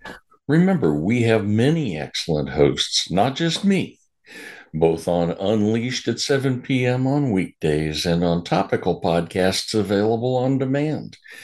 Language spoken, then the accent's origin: English; Seattle, Washington, United States; I grew up in the Seattle area, and mom would take me down to Nordstrom's to buy shoes